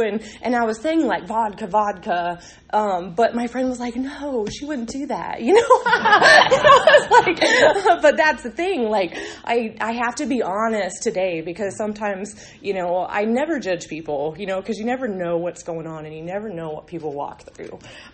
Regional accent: North Carolina, United States; also born or lived in Gillette, Wyoming; because I'm from North Carolina. My dad was in the Coast Guard, but we got stationed in Gillette, Wyoming when we all got split up.

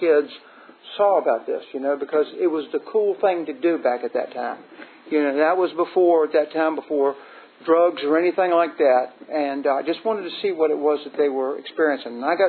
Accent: Hopewell, Virginia, United States; And I grew up down south of Richmond. I grew up down in Hopewell, kind of a regular old mill town, blue collar family.

